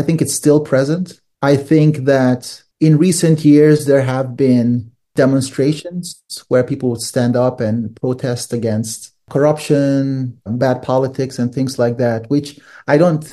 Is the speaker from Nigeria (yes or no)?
yes; Nigeria; It definitely was the case when I was growing up in Nigeria.